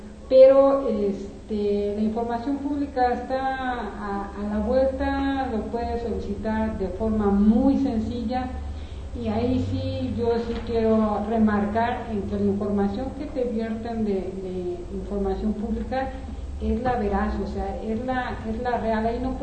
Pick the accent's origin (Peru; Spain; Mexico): Mexico; es un lío que como mexicanos tengamos actas de nacimiento, predial, agua, actualizado.